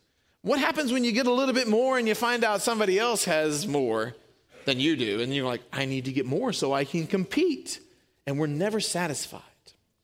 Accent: Louisiana, United States; Man, I'm from Louisiana. Nobody doubts that. That shaped who I am. We have bad grammar and everything.

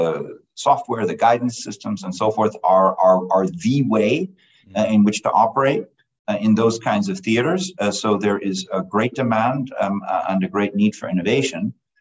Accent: Germany; I grew up in Germany during the Cold War. I used to carry a wallet with me that said made in West Germany, because that's where I grew up.

